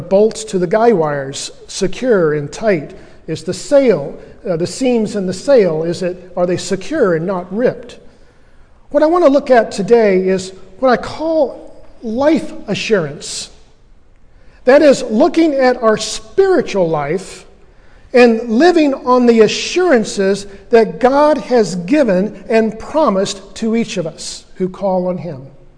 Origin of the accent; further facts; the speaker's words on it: Winter Haven, Florida, United States; You Know You Grew Up in Winter Haven, which is, most of you know, my hometown over in Central Florida.